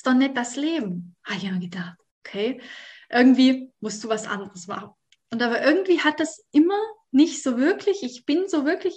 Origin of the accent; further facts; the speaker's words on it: Thuringia, Germany; moved away as an adult; now in Stuttgart, Germany; ich bin ja eigentlich ursprünglich aus Thüringen, habe ich dort noch gewohnt und bin dann zu meiner Freundin runter nach Stuttgart gezogen.